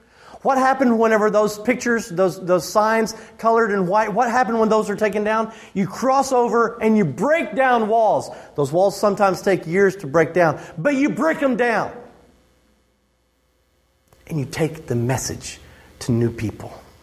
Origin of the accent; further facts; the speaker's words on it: Arkansas, United States; I mean, vaguely in my mind, do I remember growing up in Arkansas, seeing the old pictures of this.